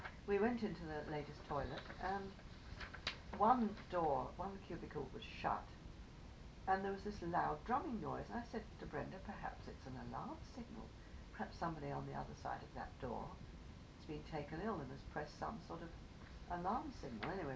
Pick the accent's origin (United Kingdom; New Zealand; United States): United Kingdom; England; accent: Northern; Well, I would have said it's standard received Northern.